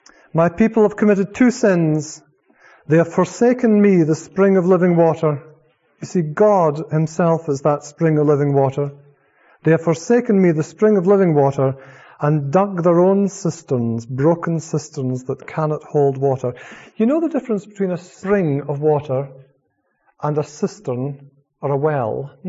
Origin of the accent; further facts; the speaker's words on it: Scotland, United Kingdom; being a Scotsman